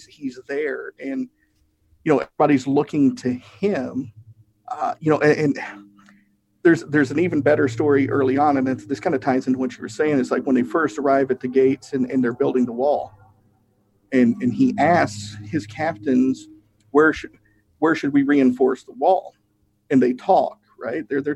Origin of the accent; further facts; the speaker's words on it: Tennessee, United States; Well, I don't know if you've noticed, but I'm from Tennessee. We have a lot of weird sayings